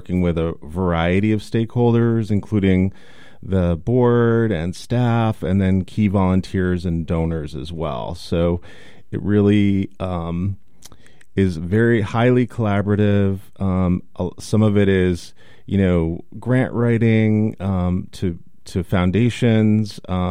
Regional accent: Maine, United States; I'm actually from Maine originally, and I have spent quite a fair amount of time in Portland, Maine as well.

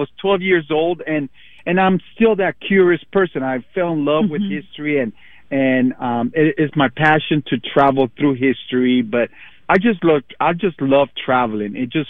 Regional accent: Panama; I grew up and I was born in Panama.

